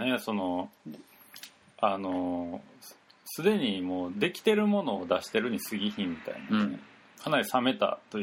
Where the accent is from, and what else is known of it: Nabari, Mie, Japan; born or raised there